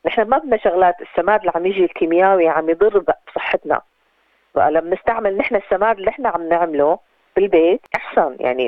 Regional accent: Syria; now in Australia; أنا بالنسبة لي أنا من سوريا

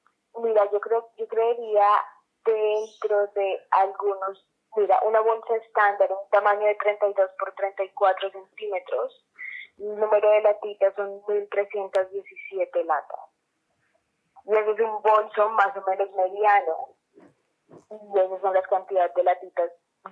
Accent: Bogotá, Colombia; Yo vengo de Bogotá, que es la capital de Colombia.

